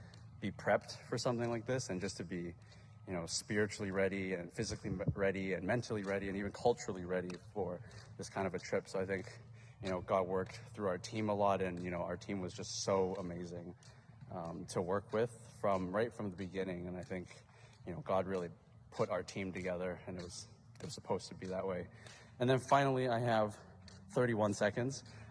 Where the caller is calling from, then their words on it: Saskatoon, Saskatchewan, Canada; I'm calling in from Saskatoon. I'm out here working with Athletes in Action.